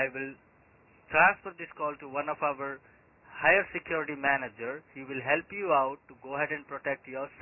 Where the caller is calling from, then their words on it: Melbourne, Victoria, Australia; Yes, I'm calling you from the Melbourne. 300 Bourke Street, Melbourne, Victoria.